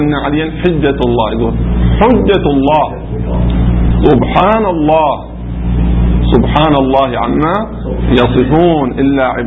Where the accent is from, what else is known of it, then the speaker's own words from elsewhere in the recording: Qatif, Eastern Province, Saudi Arabia; الذين مو عندنا في القطيف ناس يقولوا صراط الذين